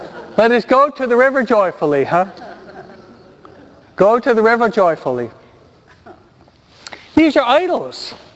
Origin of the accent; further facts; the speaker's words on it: Hawaiian Gardens, California, United States; In California, we actually have a casino in Hawaiian Gardens. I'm from Hawaiian Gardens, no?